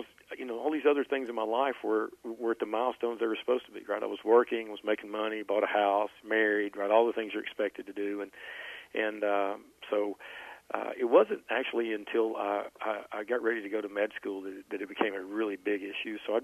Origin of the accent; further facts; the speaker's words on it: Jonesborough, Tennessee, United States; You know, as a country boy growing up in Jonesboro, you know, never imagined medical schools in your future, right?